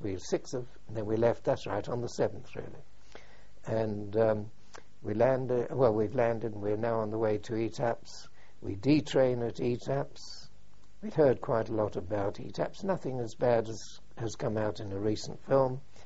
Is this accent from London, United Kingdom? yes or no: yes; London, United Kingdom; You know, I came from London, she came from London.